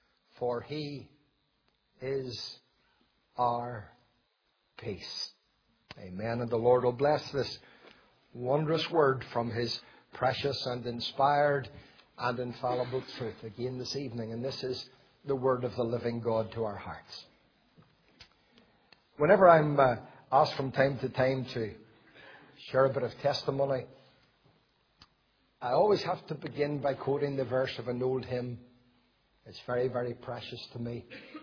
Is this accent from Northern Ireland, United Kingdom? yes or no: yes; Belfast, Northern Ireland, United Kingdom; I'm not a country man, although I live in the countryside now, but I'm born and brought up in Belfast, in a rough, tough neighbourhood that often hits the headlines even yet, in a place called Taggart's Bay.